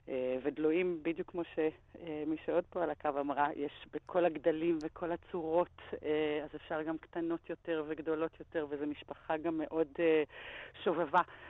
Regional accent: Jerusalem, Jerusalem District, Israel; אני ירושלמית במקור, גדלתי בירושלים

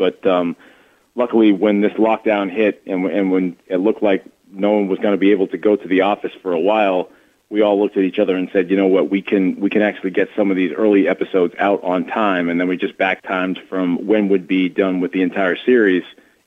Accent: Boston, Massachusetts, United States; I was a Celtics fan growing up in Boston

